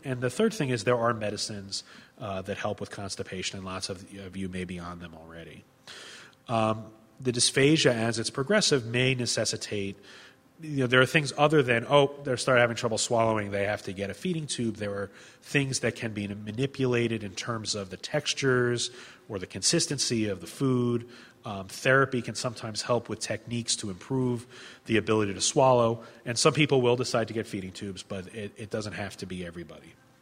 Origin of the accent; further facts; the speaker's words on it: United States; between the steroids and just in general being an American, we don't get good nutrition